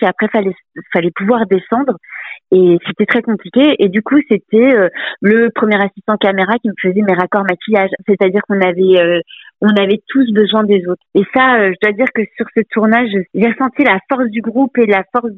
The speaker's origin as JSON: {"language": "French", "region": "Brittany", "country": "France", "said": "je connais pas bien du tout la montagne. Je viens de Bretagne."}